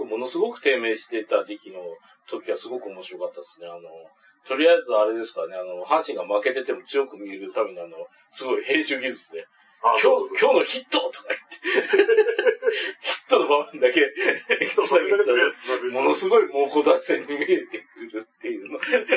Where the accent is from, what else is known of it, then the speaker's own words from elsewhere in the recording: Kansai, Japan; うち、生まれ育ったのが関西の土地でですね